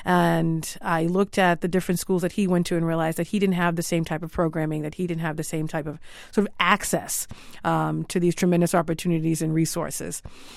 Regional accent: Boston, Massachusetts, United States; So I was born and raised in Boston. I'm a product of all BPS schools, and I say that proudly, including Boston Latin School

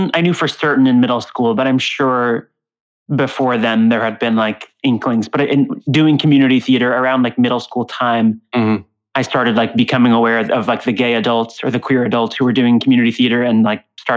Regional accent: Tampa, Florida, United States; now in Brooklyn, United States; Little … was born and raised in Tampa, Florida.

